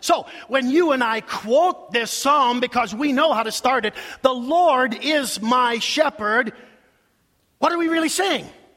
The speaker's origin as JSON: {"language": "English", "town": "Rochester", "region": "Minnesota", "country": "United States", "tie": "born or raised there", "said": "Donna, as kids, we grew up in the Assembly of God Church in Rochester, Minnesota."}